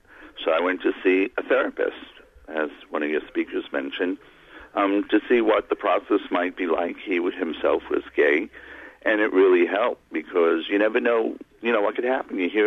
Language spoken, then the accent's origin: English; New York City, New York, United States; I grew up gay in New York City in a very Italian-American Catholic family.